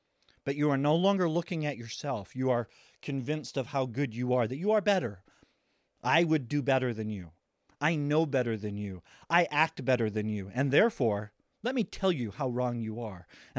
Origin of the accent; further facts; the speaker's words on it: New England, United States; accent: New England; If you listen to me when my accent's out, you can say, oh, I think you're from New England.